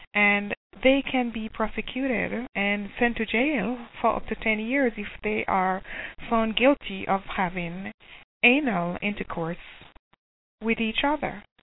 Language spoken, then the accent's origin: English; Jamaica; it is time for straight spouse awareness to be taken seriously in my home country, Jamaica